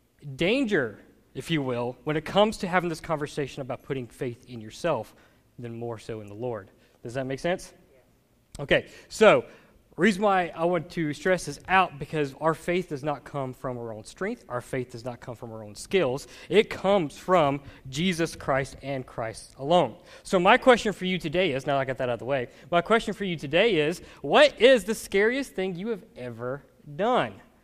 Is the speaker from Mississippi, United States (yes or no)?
yes; Raleigh, Mississippi, United States; so I remember growing up in Raleigh, Mississippi, little bitty town